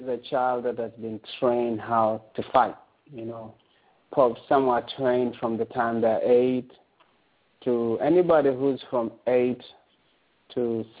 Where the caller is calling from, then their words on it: Toronto, Ontario, Canada; I'm calling from Toronto in Canada.